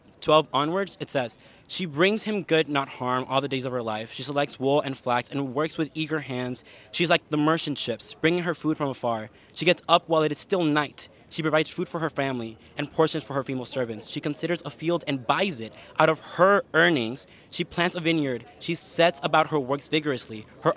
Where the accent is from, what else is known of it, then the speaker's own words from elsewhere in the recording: Puerto Rico; I'm from Puerto Rico, but we obviously have like Latin American roots.